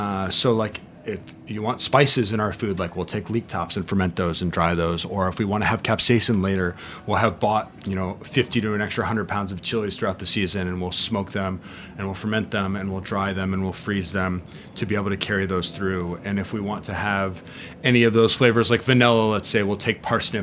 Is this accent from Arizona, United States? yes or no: yes; Arizona, United States; I'm from Arizona. So the Southwest, okay.